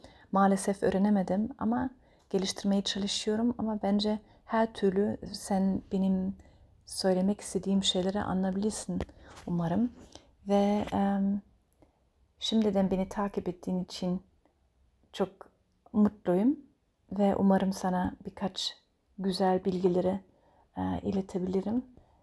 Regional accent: Bavaria, Germany; Turkish is a second language; moved away as an adult; now in Turkey; İşte Almanya'da doğdum. Almanya'da Münih'e yakın küçük bir kasabada.

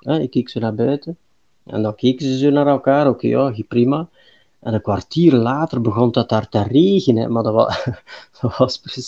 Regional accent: Flanders, Belgium; accent: Flemish; uit België. Dus dat kan ik niet wegsteken, denk ik, aan mijn accent.

